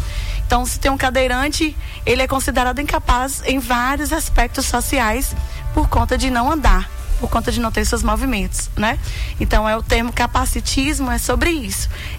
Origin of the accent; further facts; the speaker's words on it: Divisa Alegre, Minas Gerais, Brazil; E eu que vim de Divisa Alegre, né, em 2008, então eu posso incluir o norte de Minas Gerais também aí nessa jogada